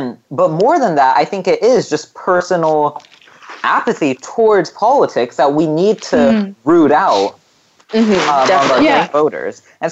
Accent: California, United States; And so like here in my home state of California, there's a lot of propositions on the table

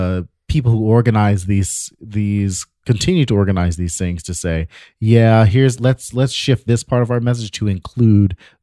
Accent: the South, United States; And y'all know, listen, I'm from the South. I love me a Waffle House.

